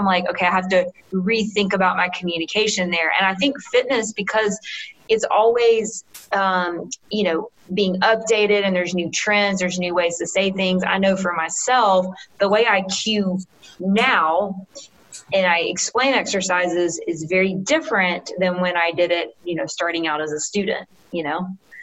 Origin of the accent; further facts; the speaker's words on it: the South, United States; Like Ashley may say something different than I do, being a Southerner.